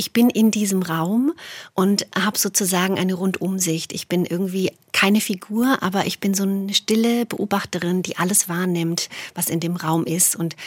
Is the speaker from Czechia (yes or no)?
no; Banat, Romania; now in Germany; Ich bin auf einem Pfarrhof im Banat aufgewachsen. Also das war dann eigentlich ein großer Kontrast, auch erstmal hier in Deutschland anzukommen.